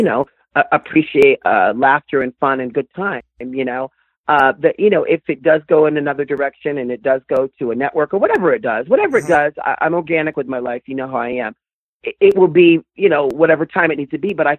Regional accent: New York, United States; now in Los Angeles, United States; Oh, well, born and raised in New York, but it's a different city.

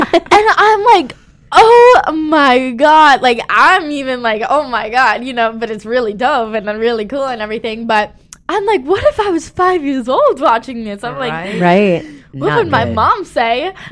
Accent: Miami, Florida, United States; again, I come from Miami. The music there is so diverse and so culturally open, you know.

